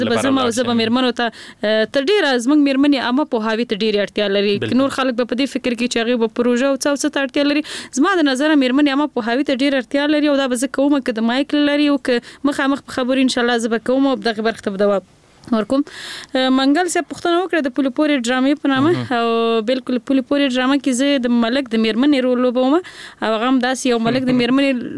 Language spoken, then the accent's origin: Pashto; Nangarhar, Afghanistan; زه اصل نه د ننګرهار ولایت یم